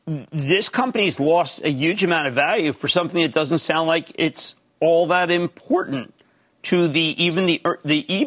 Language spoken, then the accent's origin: English; Philadelphia, Pennsylvania, United States; I revered him because my dad revered him because we're from Philly.